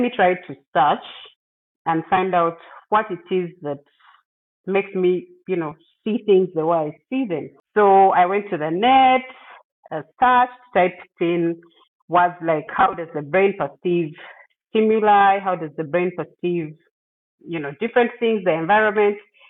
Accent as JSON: {"language": "English", "country": "Uganda", "said": "I'm from Uganda, and that is from the eastern part of Africa, on the east coast, or towards the east coast."}